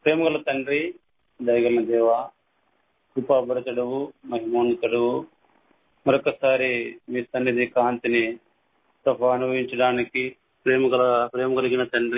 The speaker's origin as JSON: {"language": "Telugu", "town": "Pamidi", "region": "Andhra Pradesh", "country": "India", "said": "నాది అనంతపురం జిల్లా పామిడి పట్టణం తాలూకా మున్సిపల్ అది. అయితే నేను ప్రభును ఎరగక మునుపు ఒక హిందూ కుటుంబంలో పుట్టిన వాడను."}